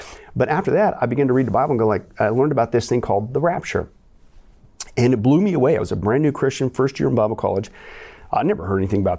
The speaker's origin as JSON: {"language": "English", "town": "Las Vegas", "region": "Nevada", "country": "United States", "said": "I always liken to it like a, you know, I'm from Vegas, it's like a buffet, right?"}